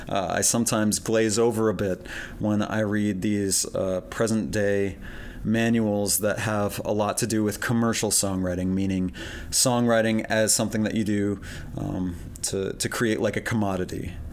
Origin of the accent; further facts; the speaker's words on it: Maine, United States; I think immediately of splitting wood, because I grew up in Maine.